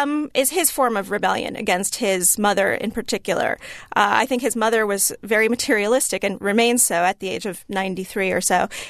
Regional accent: Connecticut, United States; I grew up in Connecticut, and it's very cold in New England.

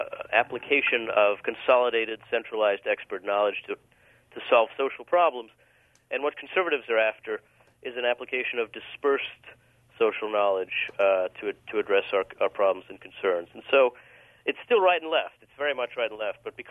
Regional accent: United States; You know, I'm an American, and I think that there's very little place for monarchy in a free society.

